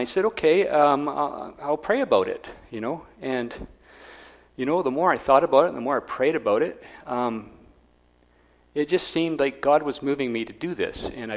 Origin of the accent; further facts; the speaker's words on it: Nigeria; I got to know all kinds of missionary buddies that I grew up with out in Nigeria